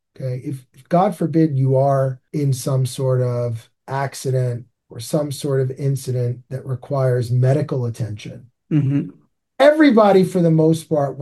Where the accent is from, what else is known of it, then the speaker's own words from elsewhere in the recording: New York, United States; So I've been in New York my whole life. I've never left New York. I grew up on Long Island. I went to Great Neck North High School.